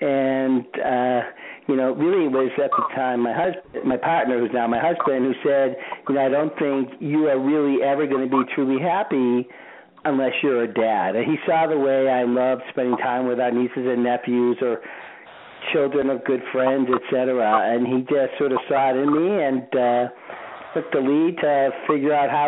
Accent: Boston, Massachusetts, United States; accent: Boston; moved away; Yeah, I've been out of Boston for a very long time, but clearly the accent does not leave me. I'm from Boston.

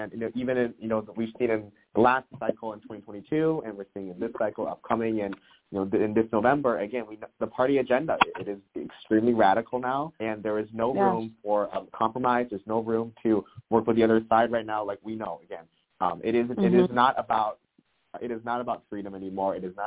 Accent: Detroit, Michigan, United States; I was born in Metro Detroit, raised in Metro Detroit, go to school here in Michigan.

